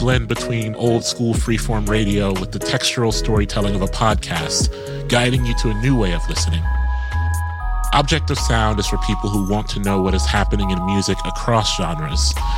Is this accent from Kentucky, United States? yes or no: no; Columbus, Ohio, United States; In my hometown of Columbus, Ohio, my favorite record store is Spoonful Records.